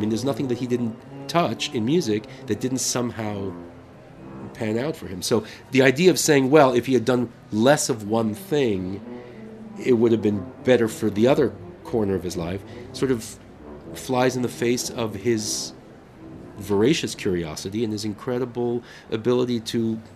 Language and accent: English; New York, United States; Growing up, he was my hometown conductor, because growing up in New York, he was the music director of the New York Philharmonic.